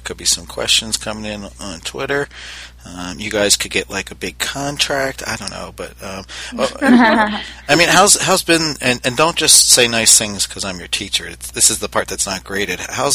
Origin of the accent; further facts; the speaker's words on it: Baltimore, Maryland, United States; I grew up in Baltimore, and D.C. was just like this like space that was like weird to get through because it's so busy there.